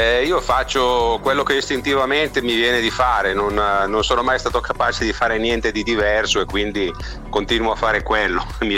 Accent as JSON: {"language": "Italian", "town": "Milan", "region": "Lombardy", "country": "Italy", "said": "Io sono di Milano, sì."}